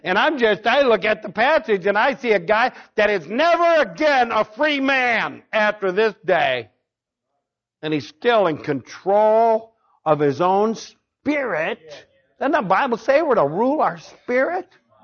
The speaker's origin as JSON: {"language": "English", "region": "Ohio", "country": "United States", "said": "And I go, no, I'm from Ohio."}